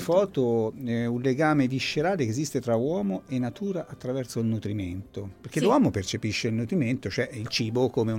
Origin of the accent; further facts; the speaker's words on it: Tuscany, Italy; noi siamo toscani, quindi ci piace proprio la dizione proprio stringente a quello che leggiamo.